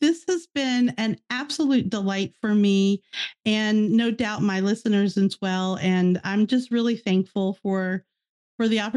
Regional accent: Mid-Atlantic, United States; now in Florida, United States; because, you know, I grew up in the Mid-Atlantic area.

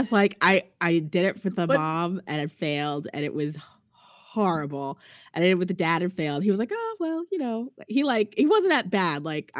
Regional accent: Teaneck, New Jersey, United States; The only thing I got in the skateboard / comic book shop in Teaneck, New Jersey was sexually harassed.

